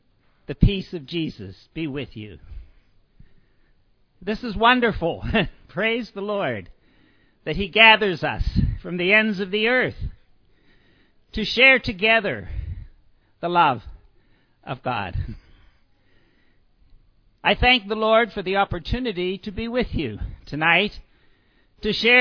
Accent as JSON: {"language": "English", "region": "Pennsylvania", "country": "United States", "said": "I'm originally from Pennsylvania, near Pittsburgh."}